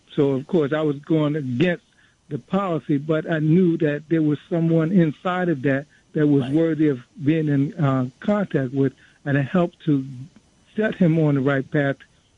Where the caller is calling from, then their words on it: Plainfield, United States; I'm calling you from Plainfield.